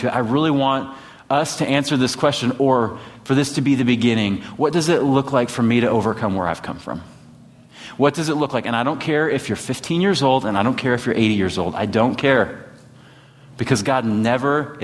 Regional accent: Livonia, Michigan, United States; When I tell people in the South that I'm from Detroit, they step back and they're like, oh, no, I'm from Livonia, okay? Livonia. It's the most vanilla place that you could grow up when I grew up there.

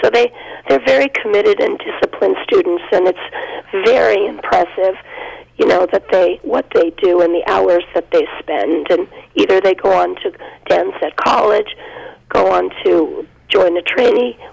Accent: Torrington, Connecticut, United States; also born or lived in Europe; Yes, I grew up in Torrington, and I trained with Sharon from the age of 3, and I graduated with Sharon.

